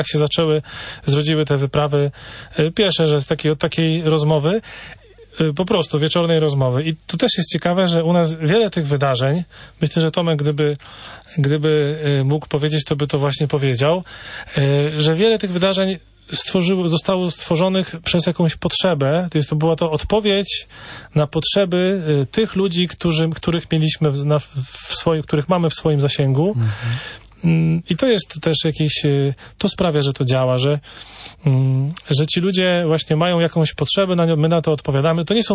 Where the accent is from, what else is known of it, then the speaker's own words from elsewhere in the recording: Iława, Warmian-Masurian Voivodeship, Poland; Ja pochodzę z Iławy, to jest już tam blisko Mazur, a czuję się właśnie w Kokotku, jakbym był na północy.